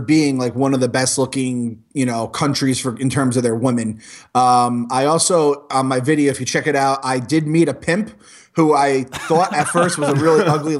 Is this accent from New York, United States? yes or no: yes; New York, United States; Like, I'm from New York, but I'm from the suburbs of New York, and I'm like gullible as the next guy.